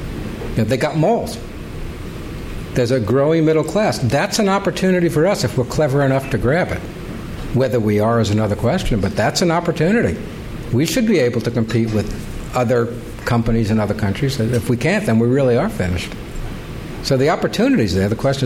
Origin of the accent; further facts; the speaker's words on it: United States; Now, I'm an American, so I've got my own views on what we ought to do in this country and all that.